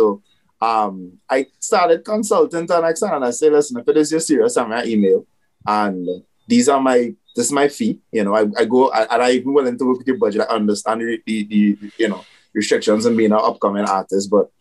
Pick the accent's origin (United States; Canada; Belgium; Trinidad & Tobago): Trinidad & Tobago; Hey, I'm an artist from Trinidad.